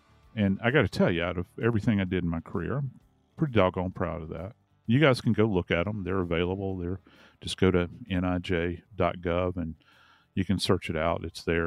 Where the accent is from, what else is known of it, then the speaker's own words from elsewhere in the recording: the South, United States; And growing up in the South, I was never really exposed to their food that much.